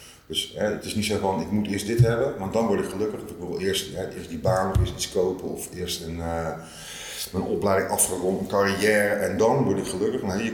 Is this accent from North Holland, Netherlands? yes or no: no; Rotterdam, South Holland, Netherlands; now in Eindhoven, Netherlands; En ik ben echt wel een Rotterdammer en dan woon je ineens in Eindhoven